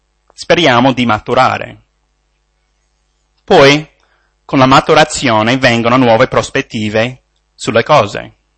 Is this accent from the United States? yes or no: yes; United States; Italian is a second language; provengo dagli Stati Uniti, quindi sono straniero e non sono madrelingua. La seconda è che ho imparato il mio italiano a Roma